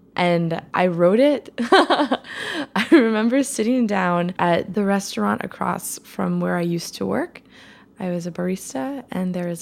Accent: Midwest, United States; I'm from the Midwest, and that was kind of like my little thing that I'd carry around

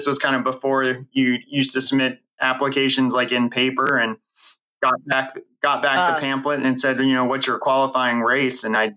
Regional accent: Morgantown, West Virginia, United States; born there; now in Arlington, United States; I was born in Morgantown, West Virginia, and I live in Arlington, Virginia, which is about 10 kilometers or 6 or 7 miles from Washington, D.C.

